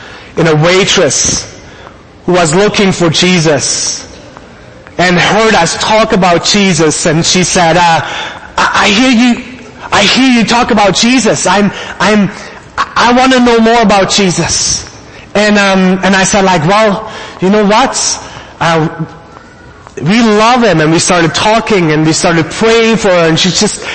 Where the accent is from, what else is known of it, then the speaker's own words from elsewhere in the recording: Germany; accent: German; English is a second language; Like Pastor Ryan said, we went to Germany, so my accent might be a little stronger again.